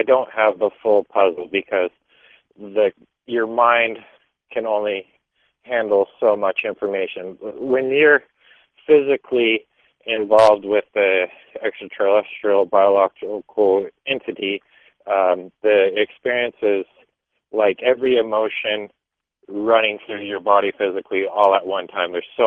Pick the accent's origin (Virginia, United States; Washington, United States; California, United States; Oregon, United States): California, United States; Torrance; born there; I live in a big populated area where most of my physical contact occurred was in Southern California. I was born in Torrance